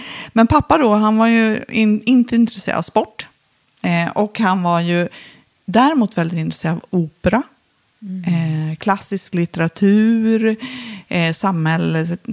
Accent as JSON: {"language": "Swedish", "town": "Filipstad", "region": "Värmland", "country": "Sweden", "tie": "born or raised there", "said": "Min uppväxt var ju... Jag växte upp i Filipstad."}